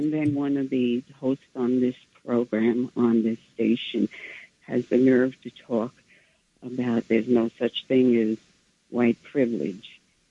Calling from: New York, United States; Hi, good morning. … from New York.

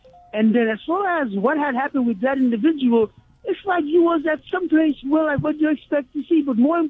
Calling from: Manhattan, New York, United States; Well, I am calling from downtown Manhattan, Fulton Mall area.

